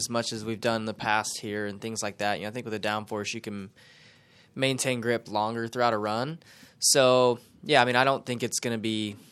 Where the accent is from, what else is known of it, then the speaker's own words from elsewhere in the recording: California, United States; It's California, Southern California. I'm from Northern, so it's still 6.5 hours or so from where I grew up.